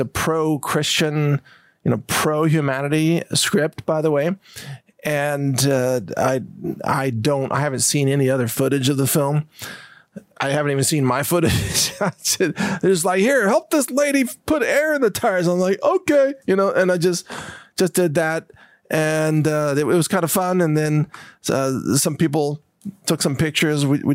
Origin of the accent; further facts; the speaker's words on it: Midwest, United States; Kind of like St. Louis, you know, and I'm from the Midwest.